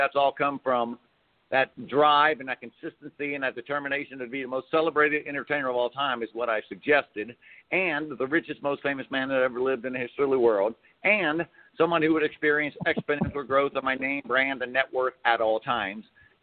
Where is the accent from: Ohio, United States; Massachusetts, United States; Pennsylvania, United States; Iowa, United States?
Ohio, United States; Cincinnati; I went home to my hometown, did it there in Cincinnati, got arrested, made the news.